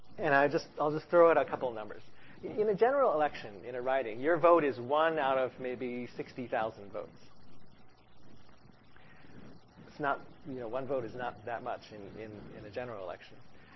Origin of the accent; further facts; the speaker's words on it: Kingston, Ontario, Canada; I grew up in Kingston. I have really close connections with Queen's University.